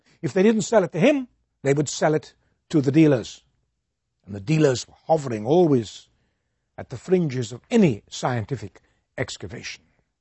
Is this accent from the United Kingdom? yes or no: yes; England, United Kingdom; if I may say so as an Englishman or a former Englishman